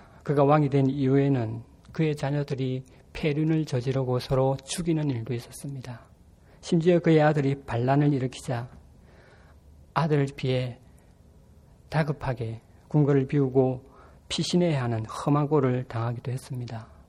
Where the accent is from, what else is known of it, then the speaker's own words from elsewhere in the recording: Masan, South Gyeongsang, South Korea; moved away as an adult; also born or lived in Changwon; 제가 살았던 곳은 경남 마산의 조그마한 동네입니다. 지금은 그 동네가 창원으로 통합되어 있습니다. 제가 다녔던 교회 역시 창원의 조그마한 교회, 출석 인원이 150명에서 200명 정도 되는 그런 교회였습니다.